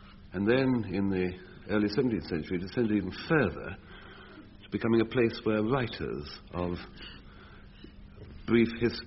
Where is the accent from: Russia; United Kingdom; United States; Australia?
United Kingdom; Hackney, London; born there; Hackney, that's what we used to call a kipper.